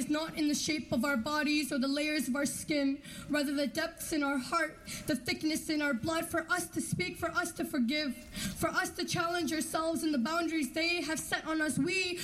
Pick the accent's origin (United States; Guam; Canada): Canada; born and raised in Canada. My parents are from Iraq. Muslim. I'm 18 years old.